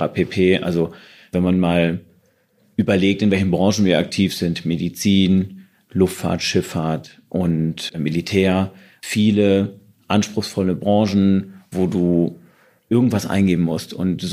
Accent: Hamburg, Germany; ey, Hamburg, große Stadt, ich komme aus dem Vorort von Hamburg

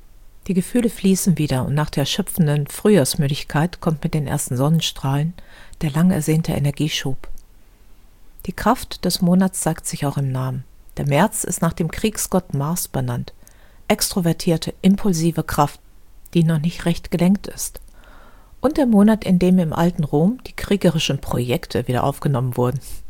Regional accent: Düsseldorf, North Rhine-Westphalia, Germany; In meiner Heimatstadt Düsseldorf

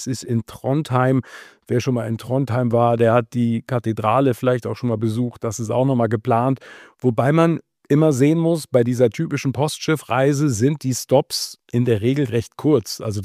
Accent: Wolfenbüttel, Lower Saxony, Germany; now in Hamburg, Germany; jetzt in Gütersloh muss ich da wahrscheinlich nicht kommen oder in Wolfenbüttel in meiner Heimat oder in Salzwedel oder sonst wo, ja. Aber hier in Hamburg

